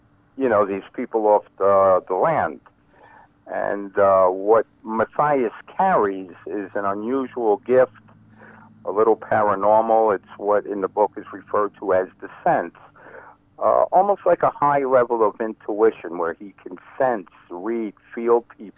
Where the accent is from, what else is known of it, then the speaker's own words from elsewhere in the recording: New York City, New York, United States; So, again, growing up in New York City, remembering the 50s, the 60s, and the racism that we saw